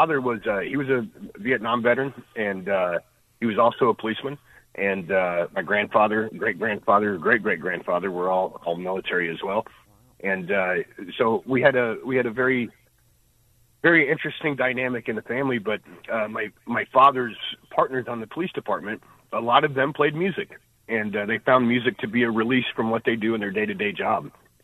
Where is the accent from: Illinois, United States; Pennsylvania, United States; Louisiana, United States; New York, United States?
Illinois, United States; Effingham; I tell you what, growing up in Effingham, it was called the Crossroads of America.